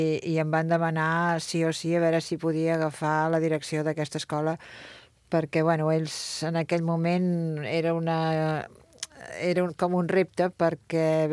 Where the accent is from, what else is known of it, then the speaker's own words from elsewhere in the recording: Figueres, Catalonia, Spain; Jo sóc de l'Empordà i m'enorgulleixo molt. Jo sóc filla de Figueres.